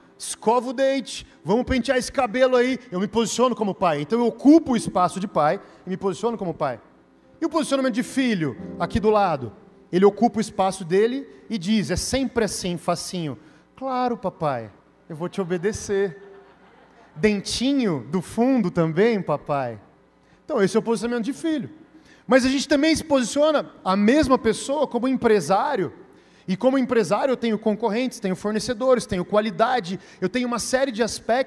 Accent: Santa Bárbara d'Oeste, São Paulo, Brazil; Mas eu vou do lado, eu sou de Santa Bárbara do Oeste

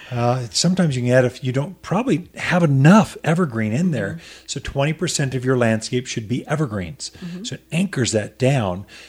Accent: United States; Give me bigger. I am American.

